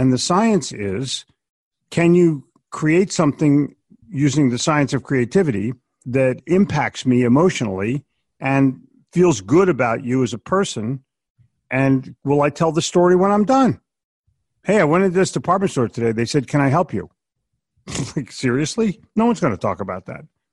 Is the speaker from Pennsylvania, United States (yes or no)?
yes; Philadelphia, Pennsylvania, United States; I grew up in Philadelphia